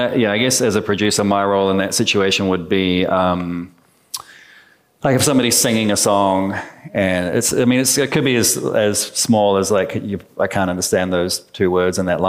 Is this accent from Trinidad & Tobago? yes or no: no; New Zealand; I especially, I think, as a Kiwi and being quite laid back, It's good to be around that energy.